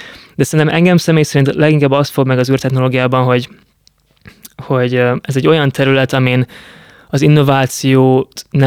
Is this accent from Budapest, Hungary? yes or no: no; Miskolc, Borsod-Abaúj-Zemplén, Hungary; moved away as an adult; Miskolcon születtem, ott nőttem fel. Az egész ott kezdődött, hogy általános iskolában én német-magyar kétszannyelvű iskolában jártam, tehát a német volt az első idegen nyelvem